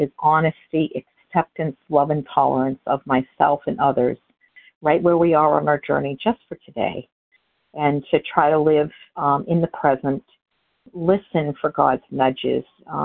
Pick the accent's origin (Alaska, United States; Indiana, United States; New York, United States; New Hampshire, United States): New Hampshire, United States; Yes, I am from New Hampshire.